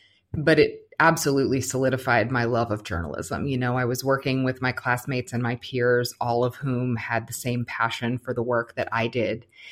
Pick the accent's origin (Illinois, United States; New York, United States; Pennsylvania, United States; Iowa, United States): Pennsylvania, United States; Pittsburgh; I started my career at my hometown paper, the Pittsburgh Post-Gazette, and I definitely can't leave now.